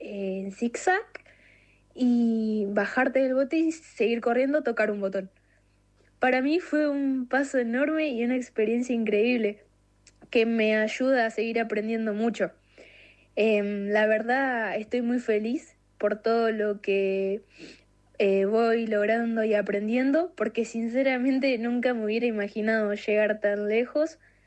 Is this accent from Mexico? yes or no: no; Zárate, Buenos Aires Province, Argentina; hago remo. Yo remo desde los 11 y este año cumplí 16. Soy de Zárate y remo en el Club Náutico Zárate.